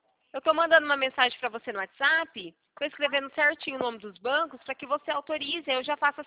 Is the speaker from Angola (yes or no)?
no; Limeira, São Paulo, Brazil